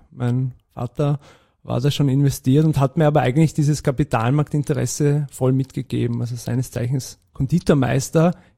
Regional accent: Vienna, Austria; Ich bin in Wien geboren und aufgewachsen im 7. Bezirk.

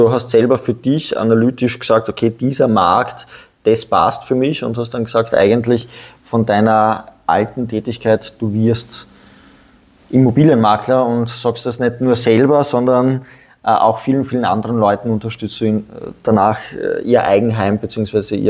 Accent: Styria, Austria; now in Vienna, Austria; Ich bin ja zugezogener Wiener, das heißt, ich bin in der Steiermark aufgewachsen, man hört es vielleicht ganz leicht noch am Dialekt, und bin seit 10 Jahren, lebe ich selber in Wien

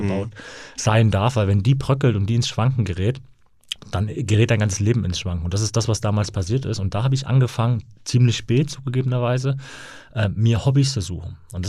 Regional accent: Leipzig, Saxony, Germany; war damals in Leipzig, meiner Heimatstadt, auf einem Sportgymnasium.

